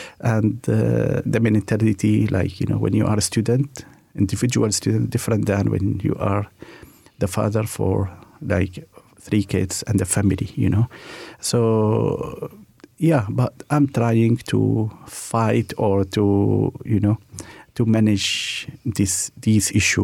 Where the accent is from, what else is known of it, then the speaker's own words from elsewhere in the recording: Malaysia; now in New Zealand; because, you know, we came from Malaysia, hot weather to cold weather